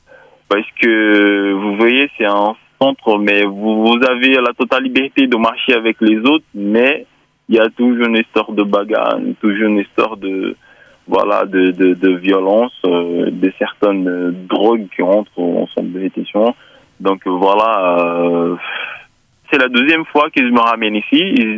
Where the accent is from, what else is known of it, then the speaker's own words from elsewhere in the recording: Brazil; now in France; je suis brésilien, actuellement j'ai 27 ans.